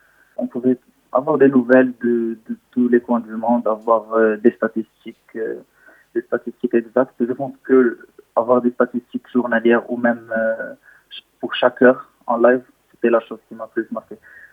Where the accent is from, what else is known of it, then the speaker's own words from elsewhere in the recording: Morocco; je suis marocain et j'ai 23 ans.